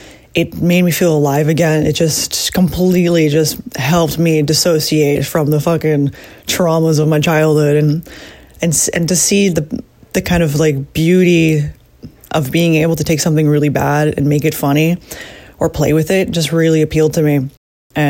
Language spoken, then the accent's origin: English; Hudson, Canada; also born or lived in Toronto; I was born in Toronto, but my parents came here when I was about, I'd say, four. And we spent a lot of time in Hudson. Then I moved to the city around 16. So grew up a little bit in the country